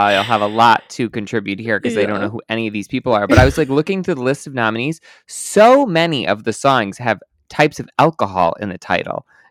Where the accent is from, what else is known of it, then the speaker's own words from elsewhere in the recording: Canada; I am very white. I'm Canadian and Swedish. So, I guess yeah. German as well.